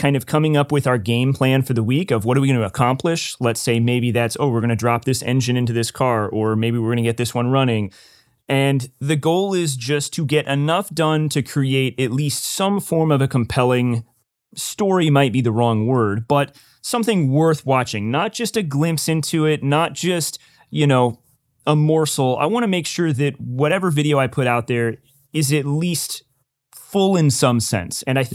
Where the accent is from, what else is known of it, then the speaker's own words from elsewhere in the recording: Tennessee, United States; moved away as an adult; now in California, United States; That's when I moved out to California. I'm originally from Tennessee.